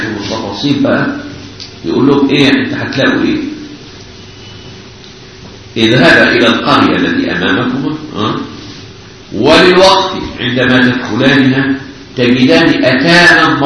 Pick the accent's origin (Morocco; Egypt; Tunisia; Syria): Egypt; يعني يمكن احنا كمصريين صعب علينا ان نتصور الجبال مأهولة بالسكان